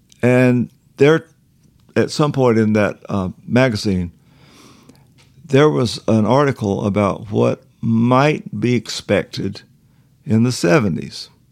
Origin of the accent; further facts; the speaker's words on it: Bible Belt, United States; I grew up in the Bible Belt. We have revival services twice a year.